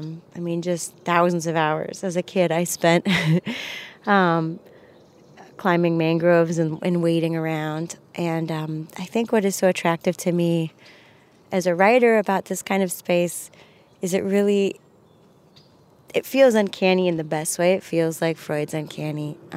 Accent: Miami, Florida, United States; I grew up in Miami, Florida. We have amazing ecosystems down there.

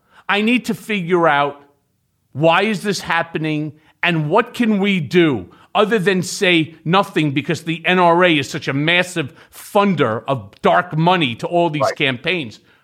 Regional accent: United States; as a parent, as a citizen, as an American, I say to people on the the far right

